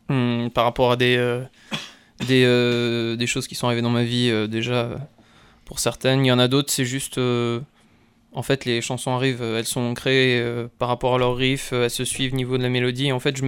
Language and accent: French; United States; French is a second language; now in France; moi je suis américain, mais je suis là depuis beaucoup plus longtemps que lui, et lui, ça fait genre 8 ans qu'il est là, moi ça fait 20 ans que je suis là